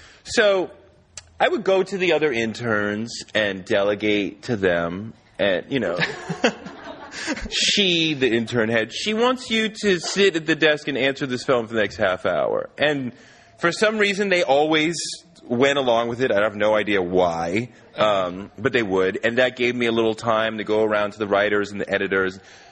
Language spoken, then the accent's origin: English; Boston, Massachusetts, United States; It's funny you say that because, you know, I'm growing up in Boston.